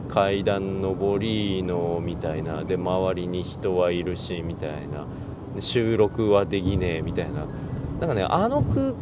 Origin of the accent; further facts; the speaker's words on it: Sapporo, Hokkaido, Japan; 自分の地元である札幌からどれぐらいの距離でこう着くのかな